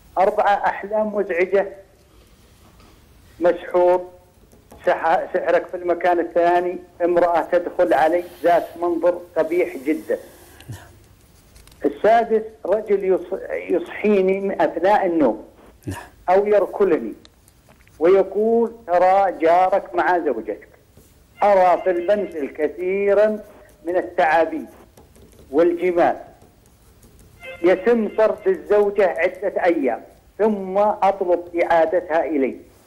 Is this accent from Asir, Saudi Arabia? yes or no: yes; Abha, Asir, Saudi Arabia; من السعودية من أبها